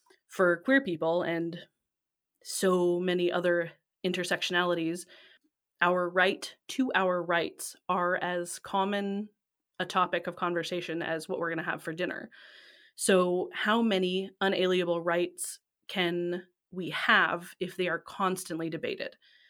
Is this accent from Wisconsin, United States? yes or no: no; Washington, United States; Well, I grew up in Western Washington, but my parents bought some land in Chelan, which is in Eastern Washington, when I was little.